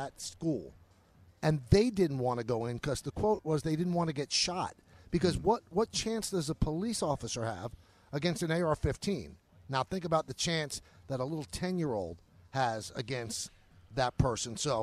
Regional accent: United States; I'm an American.

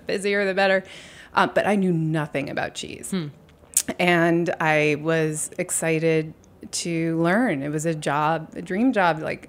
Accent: New York, United States; born there; I was born on Bleecker Street.

